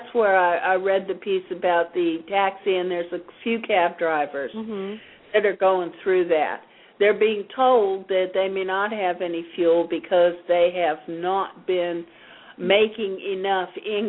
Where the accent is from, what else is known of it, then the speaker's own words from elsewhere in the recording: Ireland; Of course, I'm Irish, and I get to say something like